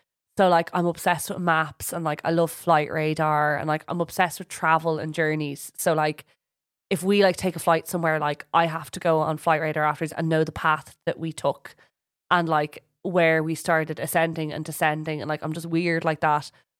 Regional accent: Ireland; Oh my God, we're Irish.

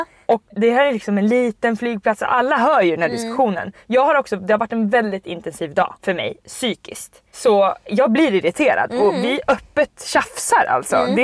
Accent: Stockholm, Stockholm County, Sweden; accent: Stockholm; även min dialekt också. Stockholms dialekt.

